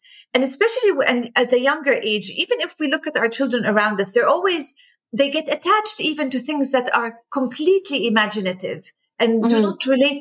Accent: Amman, Amman Governorate, Jordan; It's available in Jordan, my hometown, Amman, in Al Ahliya bookstore.

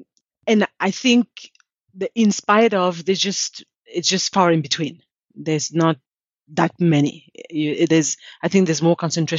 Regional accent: Switzerland; now in United States; I grew up in Switzerland, I have family relatives, so I had that support network here.

